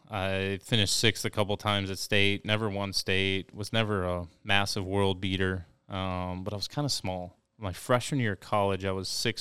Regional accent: Lake Geneva, Wisconsin, United States; So my dad bought a course where we grew up in Lake Geneva.

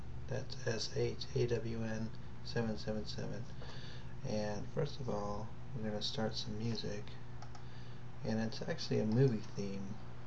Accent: Northeast, United States; it's because of growing up in the Northeast, and actually my radio station in my hometown was called Northern New England's

